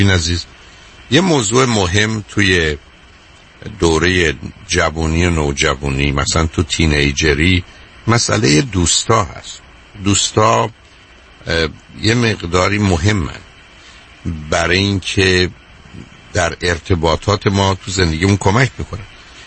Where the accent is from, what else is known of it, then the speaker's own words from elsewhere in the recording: Iran; به نام وقتی هم که من ایرانی هستم برای یه عدهشون مسخره است